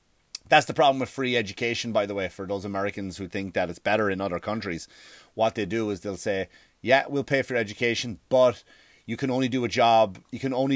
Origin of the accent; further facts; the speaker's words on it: Wexford, Leinster, Ireland; The opening scene was made in Wexford, my hometown.